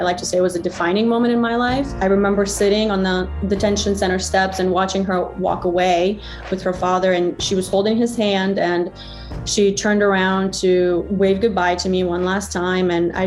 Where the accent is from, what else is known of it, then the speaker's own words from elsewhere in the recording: South Ukraine, Ukraine; I was born and raised in South Ukraine in a small town called Sirupinsk.